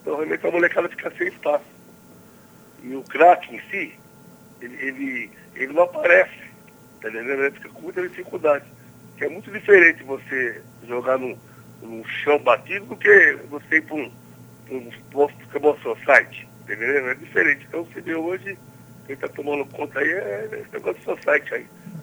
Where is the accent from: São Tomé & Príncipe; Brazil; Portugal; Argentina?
Brazil; São Paulo; born there; onde eu nasci ali, tinha o time Casa Verde tinha, e no Vasco da Gama ali, né? Da Zona Norte.